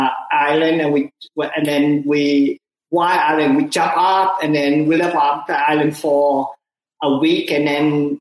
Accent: Ho Chi Minh City, Vietnam; I live in Saigon, like little China. I'm Chinese, but I'm from Vietnam. We were this little Chinatown of Vietnam.

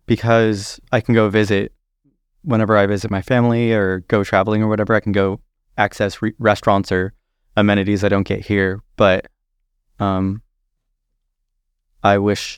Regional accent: Rancho Cucamonga, California, United States; I was raised in Rancho Cucamonga, California. So that is in Southern California, in the Inland Empire, about 30, 40 miles east of Los Angeles.

